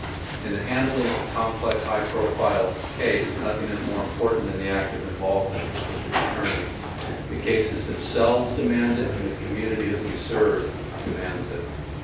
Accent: California, United States; I was born and raised in Alameda County.

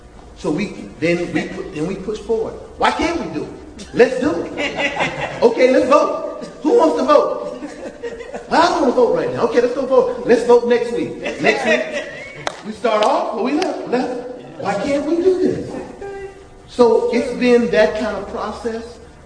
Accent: New Orleans, Louisiana, United States; now in Oakland, United States; I'm from New Orleans. I guarantee you, New Orleans and in the 13th Ward I'm from is not West Oakland.

